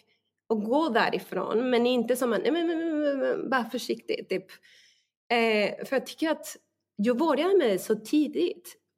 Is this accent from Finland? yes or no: no; Mexico; now in Sweden; Alltså jag växte upp i Mexiko också genom den tiden som att alla åt så lite.